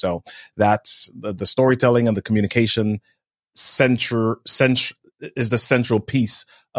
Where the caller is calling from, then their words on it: Maryland, United States; I'm in Maryland, man.